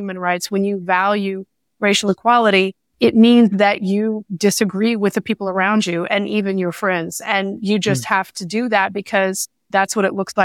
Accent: Waco, Texas, United States; born there; I was born in Waco, Texas, moved around a lot as a child.

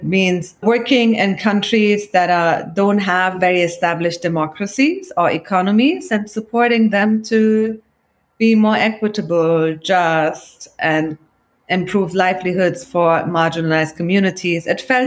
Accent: Germany; Growing up in Germany, history is a lot.

